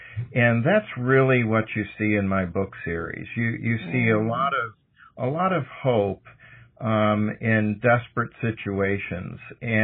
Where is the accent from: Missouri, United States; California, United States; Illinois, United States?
Missouri, United States; St. Louis; also born or lived in Colorado; And so I'm originally from St. Louis. I actually moved here 4 years ago from Colorado. And I'm back in the Midwest and only 3 hours away from all my childhood friends that I grew up with in St. Louis.